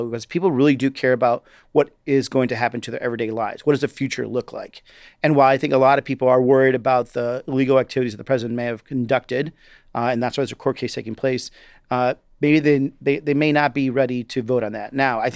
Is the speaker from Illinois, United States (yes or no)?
yes; Chicago, Illinois, United States; born there; also born or lived in Chihuahua, Mexico; From my personal experience, I was born in Chicago, but lived in a border state called Chihuahua, Mexico.